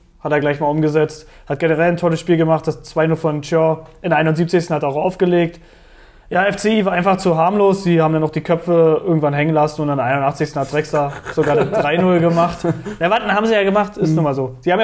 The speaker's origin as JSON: {"language": "German", "region": "Berlin", "country": "Germany", "said": "als Berliner sagt man"}